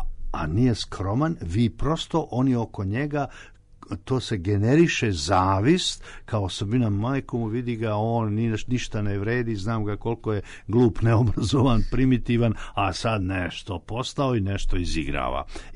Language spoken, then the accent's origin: Serbian; Serbia; mi to imamo, nažalost, kao Srbi